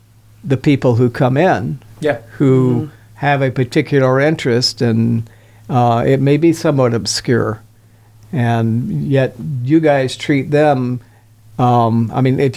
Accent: Tulsa, Oklahoma, United States; I'm from Tulsa, Oklahoma, and she worked for the Tulsa City County Library

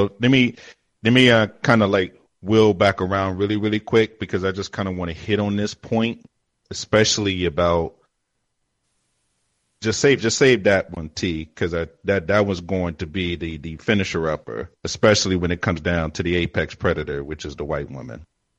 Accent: United Kingdom; In America, I'm British.

